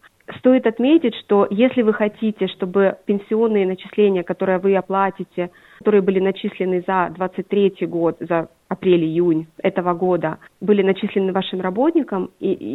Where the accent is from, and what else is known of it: Bakhmut, Donetsk Oblast, Ukraine; born or raised there